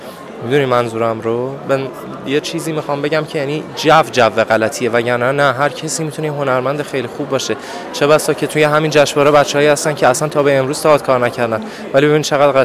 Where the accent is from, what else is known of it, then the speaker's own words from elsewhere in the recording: Isfahan, Iran; ببینید، متاسفانه من اصفهانی هستم و توی اصفهان ما قانون ارشاد جداگانه داریم